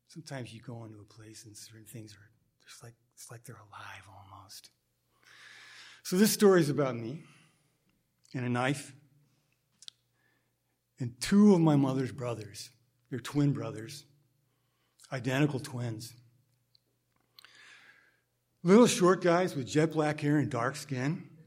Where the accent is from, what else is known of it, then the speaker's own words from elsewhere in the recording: Cuba; And even back then, I didn't say Cuba because, unlike so many of you in the audience today who know about Cuba, because it's kind of almost a celebrity nation for many people, back then you say Cuba and they didn't have any idea. So I said the Caribbean.